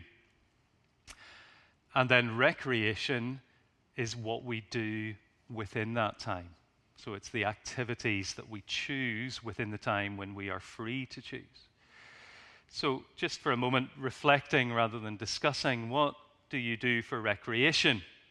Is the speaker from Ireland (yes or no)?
yes; Ireland; And as an Irishman, I might be tempted to do that.